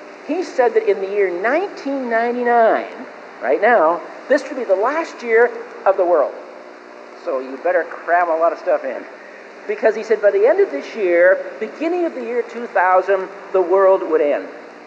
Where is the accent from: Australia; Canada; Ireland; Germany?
Canada; now in United States; I grew up in Canada and came out to the Pacific Northwest a number of years ago